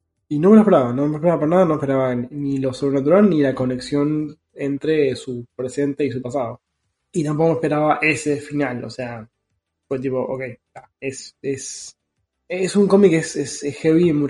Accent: Buenos Aires, Argentina; Y te lo dijo yo que soy porteño

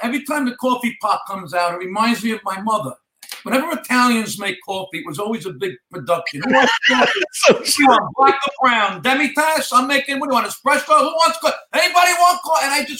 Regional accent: Brooklyn, New York, United States; Born and raised in Brooklyn. I'm from the streets.

